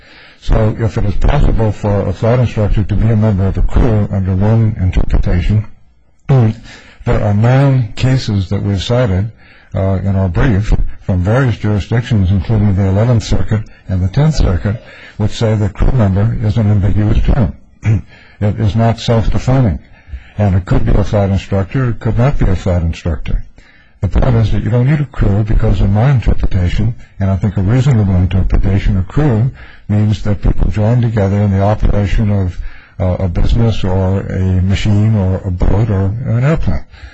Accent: Boise, Idaho, United States; I'm from Boise, Idaho

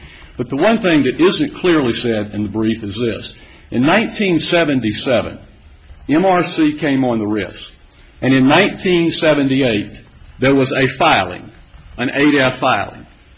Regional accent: South Carolina, United States; I'm from South Carolina, where we elect our officials forever.

